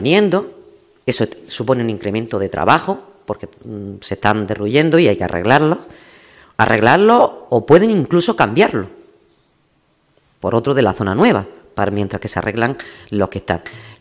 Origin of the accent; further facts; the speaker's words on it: Los Martínez, Andalusia, Spain; todas esas barriadas que ahora están despobladas, yo soy de una de ellas, soy de Los Martines, por eso lo conozco bastante bien